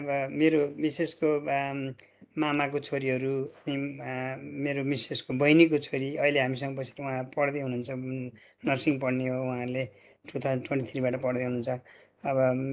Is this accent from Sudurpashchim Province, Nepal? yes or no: yes; Tikapur, Sudurpashchim Province, Nepal; हाम्रो चाहिँ पुर्ख्यौली घर भनौँ न बुवा हजुरबुवा हजुरबुवाहरूको चाहिँ प्युठान हो खास त्यसपछि हामी बसाइसराई यानि कि माइग्रेट भएर टिकापुर गएर हाई स्कुल चाहिँ टिकापुरसम्म टिकापुरमा गरेको हाई स्कुलसम्म